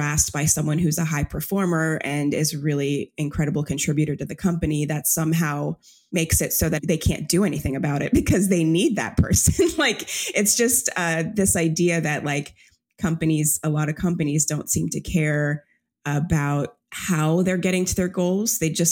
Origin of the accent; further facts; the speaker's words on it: Jamaica; born there; moved away; I'm an immigrant. I was born in Jamaica.